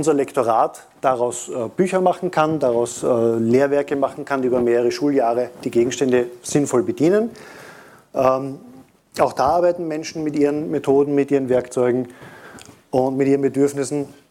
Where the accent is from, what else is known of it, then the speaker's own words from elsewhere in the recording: Austria; Am Akzent wird man wahrscheinlich merken, ich komme aus Österreich.